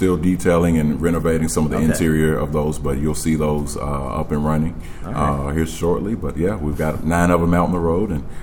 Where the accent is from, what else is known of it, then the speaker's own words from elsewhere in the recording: Nashville, Tennessee, United States; born there; now in Louisville, United States; As a resident of Atlanta, I was born in Nashville. Have obviously an affinity to both of those cities, but Louisville has grown on me over time.